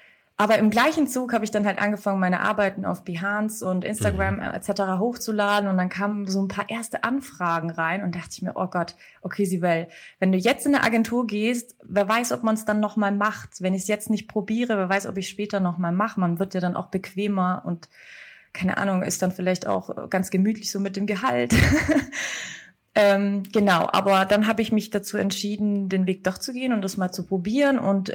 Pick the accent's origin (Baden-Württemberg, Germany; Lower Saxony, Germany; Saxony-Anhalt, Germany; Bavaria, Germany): Baden-Württemberg, Germany; Stuttgart; Ich komme aus Stuttgart, ja. Ich habe tatsächlich mein ganzes Leben hier verbracht. Einmal, eine kurze Zeit habe ich eben in Pforzheim studiert, ich habe da meinen Bachelor absolviert und das war es dann auch und dann wieder zurück.